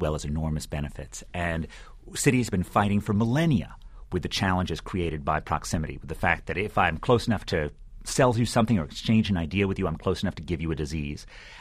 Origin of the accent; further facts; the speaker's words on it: New York City, New York, United States; I grew up in New York, and it shaped much of who I am, and I always get a thrill whenever I see that skyline and come towards the city.